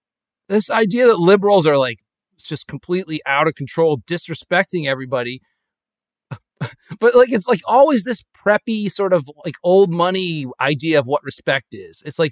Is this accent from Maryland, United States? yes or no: no; Connecticut, United States; these people I grew up among in Connecticut, they have these like rules.